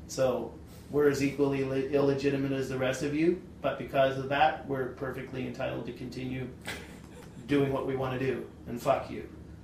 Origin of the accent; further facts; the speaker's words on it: United States; I mean, I'm an American. I grew up an American